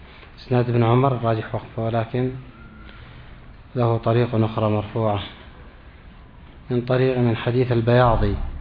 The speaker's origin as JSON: {"language": "Arabic", "country": "Yemen", "said": "إذن رجلا القبر في بلادنا اليمن، لأنها جنوب الكعبة"}